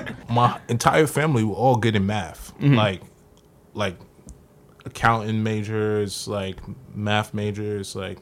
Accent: Queens, New York, United States; I'm from South Jamaica, Queens.

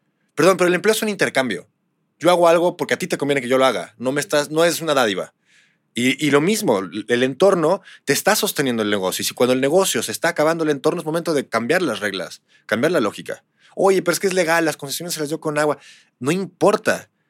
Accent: Chihuahua, Mexico; Yo soy de Chihuahua.

